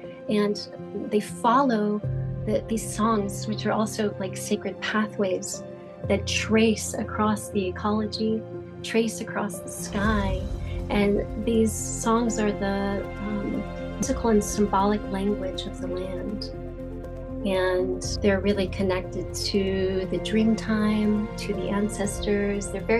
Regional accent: Salt Lake City, Utah, United States; So I grew up in Salt Lake City, which is Utah's capital city. But for a short period of time, my family moved down to southern Utah in a very small town in the desert.

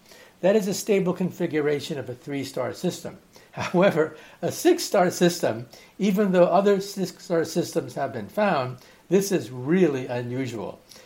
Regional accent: California, United States; Now, I grew up in California. That's where I was born. That's where I was raised.

